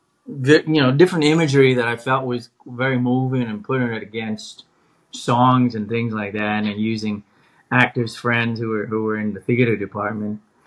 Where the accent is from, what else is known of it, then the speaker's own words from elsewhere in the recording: Vietnam; English is a second language; I can recall, you know, 8 or 9 years old, watching those Hong Kong movies, growing up in Vietnam